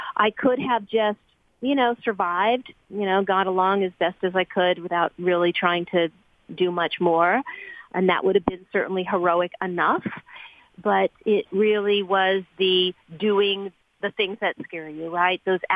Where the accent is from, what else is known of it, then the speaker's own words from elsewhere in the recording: Beverly Hills, California, United States; I was a girl. I grew up in Beverly Hills. I didn't have a lot of money.